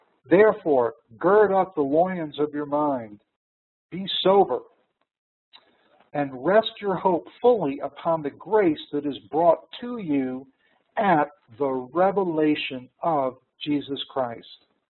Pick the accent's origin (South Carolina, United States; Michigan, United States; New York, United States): New York, United States; I'm a New Yorker, and I just said y'all, or all y'all.